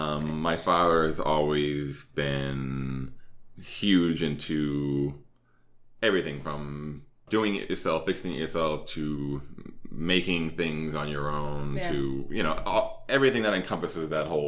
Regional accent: Boston, Massachusetts, United States; accent: Boston; I really try to downplay my Boston accent.

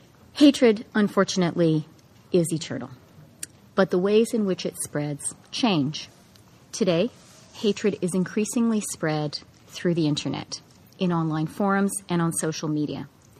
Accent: Canada; As a Canadian, this attack was all too familiar.

